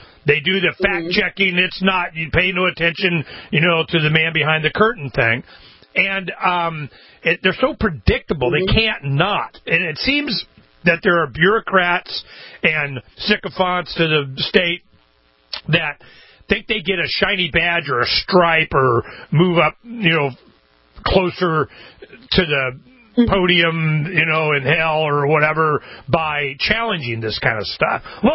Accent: Canada; now in Japan; being a Canadian in Japan

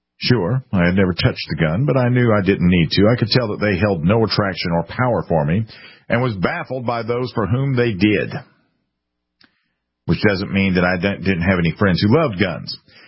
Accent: the South, United States; I was always simply terrified of guns, which was extra difficult given that I grew up in the South, nearly surrounded by them.

